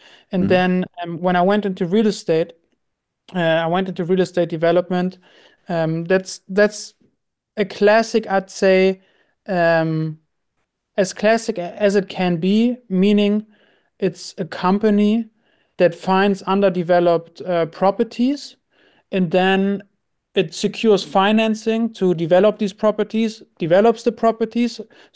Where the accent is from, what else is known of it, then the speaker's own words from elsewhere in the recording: Germany; English is a second language; also born or lived in United Kingdom; I grew up in Germany, and I studied out in the UK, actually